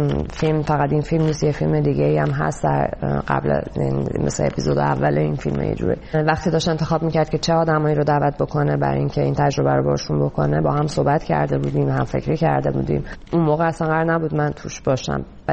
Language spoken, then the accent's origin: Persian; Iran; moved away; به چه دلیل من از ایران اومدم بیرون